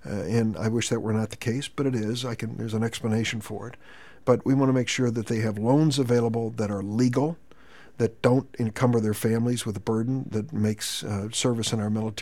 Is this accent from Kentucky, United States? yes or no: no; East St. Louis, Illinois, United States; They moved to East St. Louis, where I grew up. So I grew up in the Metro East area, as did my wife.